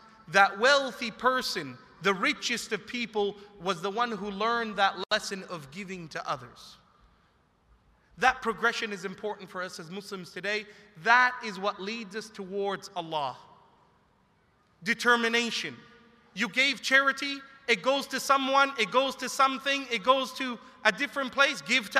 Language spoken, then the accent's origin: English; Canada; now in Australia; this great country that you live in, which as a Canadian I miss, even though Australia is great